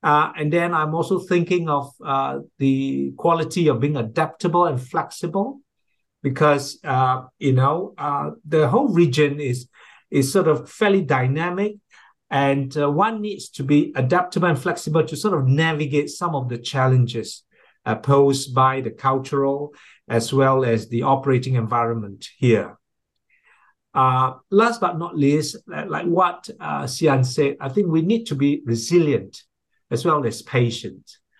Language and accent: English; Singapore; And I have to say that being a Singaporean Chinese, you know, I would have thought that it would not be too difficult